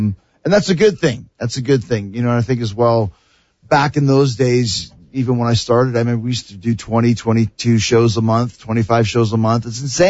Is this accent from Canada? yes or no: yes; Canada; Yes, I'm Canadian.